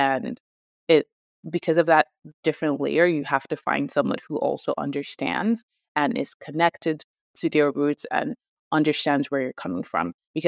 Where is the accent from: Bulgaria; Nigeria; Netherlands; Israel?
Nigeria; accent: Nigerian; But I think I try to even like bring out my Nigerian accent more.